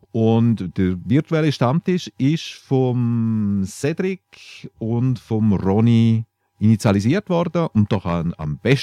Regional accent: Grisons, Switzerland; also irgendwo ich als Bündner so im letzten hintersten Krachen wohne

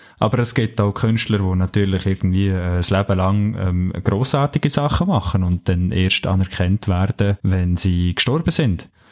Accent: Bern, Switzerland; mein Heimatort im Emmental

